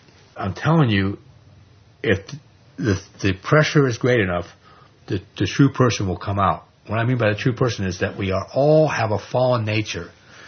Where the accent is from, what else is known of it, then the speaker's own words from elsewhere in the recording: New York, United States; I mean, I'm from New York. I go back there sometimes.